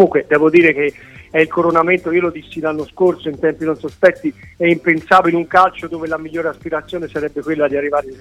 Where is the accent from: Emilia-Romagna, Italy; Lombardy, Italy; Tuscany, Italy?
Tuscany, Italy; Montevarchi; perché noi siamo tutti di Montevarchi, siamo montevarchini